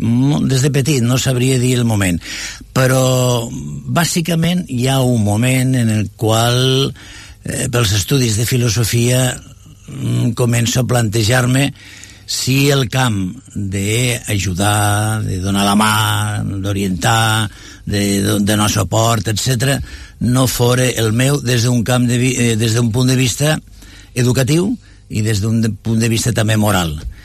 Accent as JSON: {"language": "Catalan", "town": "Sant Esteve de Llitera", "region": "Aragon", "country": "Spain", "tie": "born there", "said": "Jo vaig néixer a Sant Esteve de Llitera. La meva generació és dels pocs que quedem en el poble nascuts allà."}